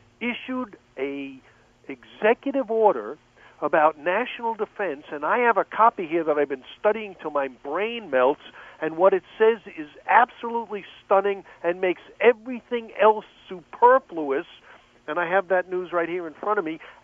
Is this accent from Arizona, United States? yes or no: yes; Arizona, United States; I think my home state, Arizona, only gets 2 hours of this.